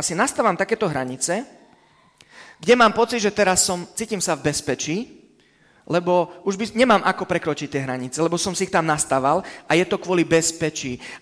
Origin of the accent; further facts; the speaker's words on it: Romania; poviem z kontextu, kde som vyrastal v Rumunsku